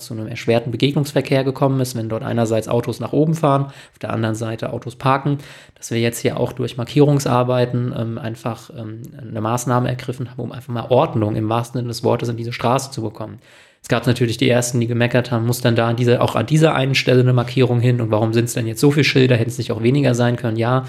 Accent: Austria; also selbst ich jetzt als Österreicher Bub

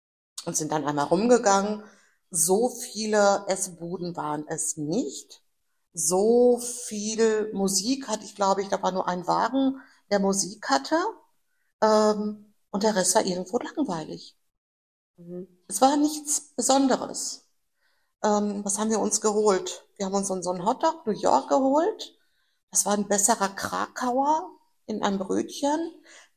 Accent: Dortmund, North Rhine-Westphalia, Germany; so als Dortmunder Bürgerin, hör doch auf, immer so ironisch oder sarkastisch zu sein.

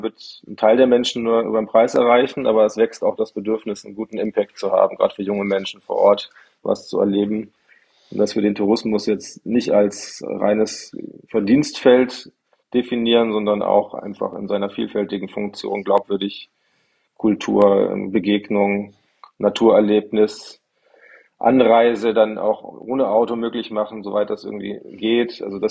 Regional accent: Munich, Bavaria, Germany; Nee, ich komme aus München

